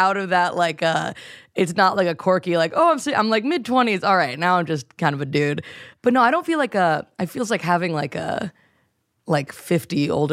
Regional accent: North Carolina, United States; I grew up in North Carolina and I was like, I didn't even know we had a public transportation system.

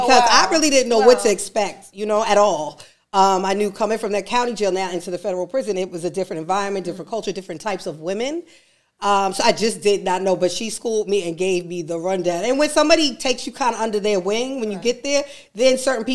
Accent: Harlem, New York, United States; born there; So for me, while I was born in Harlem and went out there once the house was, you know, built, this was my life.

